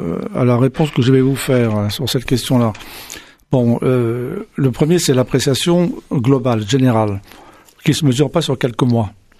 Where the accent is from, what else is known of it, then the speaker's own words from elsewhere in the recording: France; l'essentiel chez nous en France, ce qui compte, c'est le premier tour de l'élection